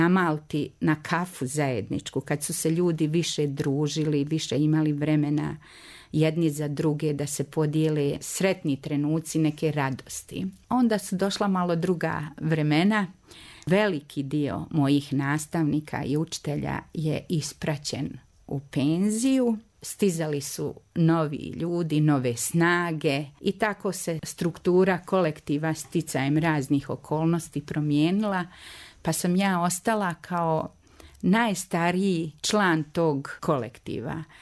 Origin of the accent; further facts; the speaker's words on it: Banja Luka, Republika Srpska, Bosnia & Herzegovina; Da, ja sam rođena na Pilani, ali sam vrlo brzo u najranijoj mladosti presela u naselje Česma. Tu sam provela svo svoje djetinjstvo, svoju mladost